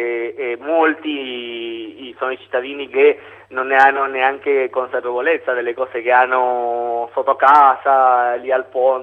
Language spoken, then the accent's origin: Italian; Argentina; also born or lived in Mexico; io ho vissuto 10 anni nel Messico, però sono argentino, allora ho girato un po' l'America Latina